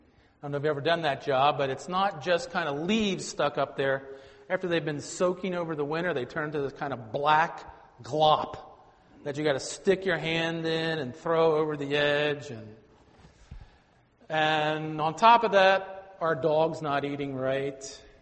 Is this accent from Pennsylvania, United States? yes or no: yes; Philadelphia, Pennsylvania, United States; I'm from Philly, so I often get my vowels mixed up.